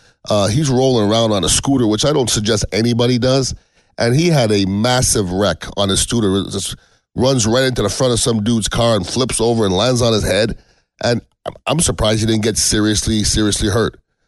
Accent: Montreal, Quebec, Canada; I'm originally from Montreal, and I lost a team there

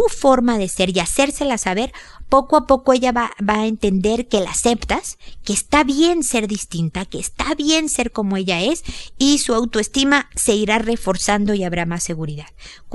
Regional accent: Mexico; en mi tierra, o por lo menos en mi familia, a lo mejor ya estoy generalizando como mexicana

